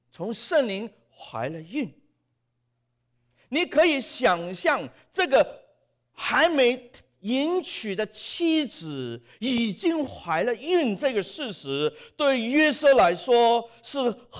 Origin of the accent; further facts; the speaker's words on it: China; 但是我们中国人还是有一些保留，甚至很多人像我一样完全不能接受